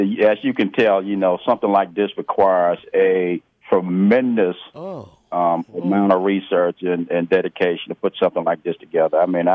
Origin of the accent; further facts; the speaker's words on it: Montpelier, Virginia, United States; somebody in my hometown, which is Montpelier, Virginia, about 40 minutes from where I currently reside at, approached me about writing a book referencing the hometown.